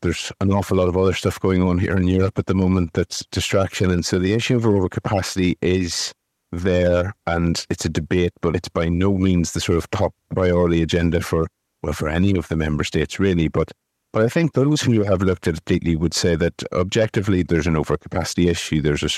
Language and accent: English; Ireland; I mean, I'm from Ireland as well